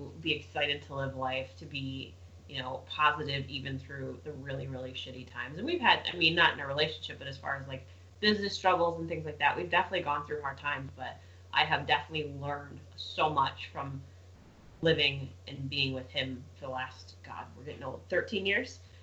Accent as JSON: {"language": "English", "country": "United States", "said": "because I'm American, yes, and I'm a millennial."}